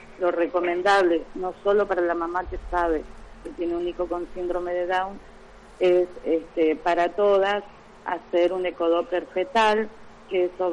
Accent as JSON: {"language": "Spanish", "town": "Laguna Paiva", "region": "Santa Fe", "country": "Argentina", "said": "Nosotros somos de Laguna Paiva"}